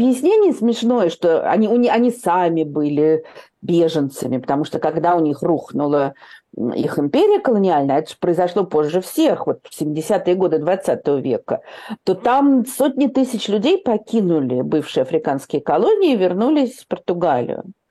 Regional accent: Russia; moved away as an adult; Мы из России.

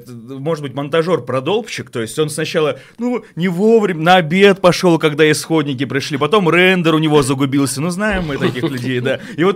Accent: Russia; мы из Российской Федерации

